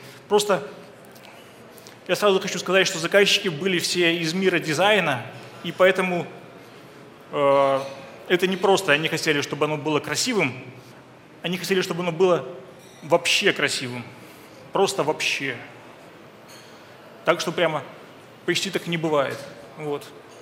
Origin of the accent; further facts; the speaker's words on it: Minsk, Belarus; now in Kyiv, Ukraine; Я сам из Белоруссии, из Минска. Приехал вот в Киев в гости